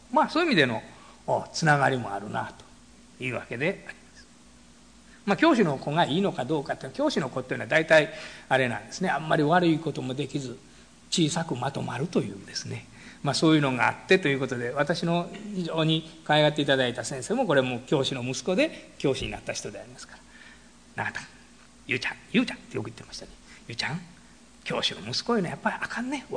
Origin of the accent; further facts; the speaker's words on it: Osaka, Japan; 私は大阪生まれでございまして、大阪で育っておりますから、